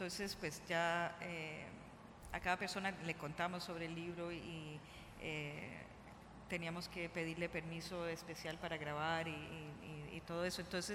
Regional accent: United States; now in Bogotá, Colombia; Pues yo llevo 13 años viviendo en Colombia, yo también soy norteamericana. Vivo en Bogotá

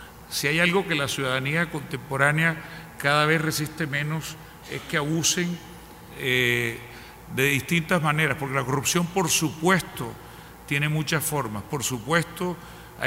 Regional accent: Colombia; yo como colombiano quiero decir que tengo ante todo un interés enorme

